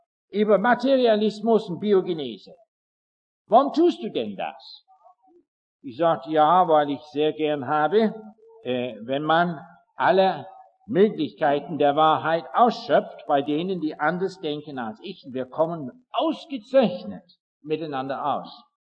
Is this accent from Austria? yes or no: no; England, United Kingdom; Die Engländer, ich bin ja selber Engländer, nicht wahr?